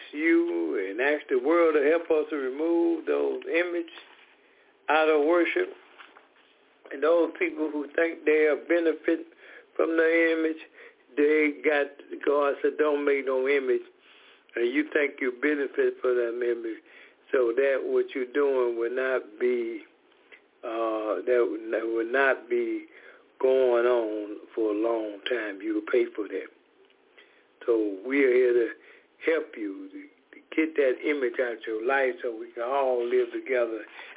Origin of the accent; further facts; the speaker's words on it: Decatur, Georgia, United States; We are from Decatur, Georgia, and Suja is from Baton Rouge, Louisiana.